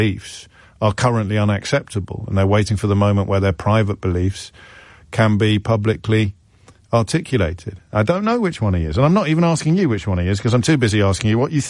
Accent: Handsworth, West Midlands, United Kingdom; I was born and raised in Handsworth.

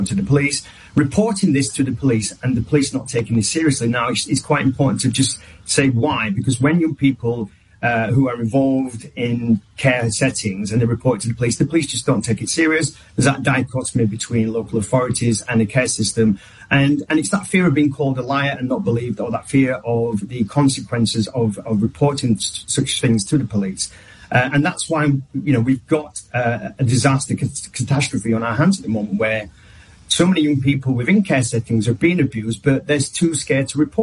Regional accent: Halifax, Yorkshire and the Humber, United Kingdom; I'm from Halifax, West Yorkshire.

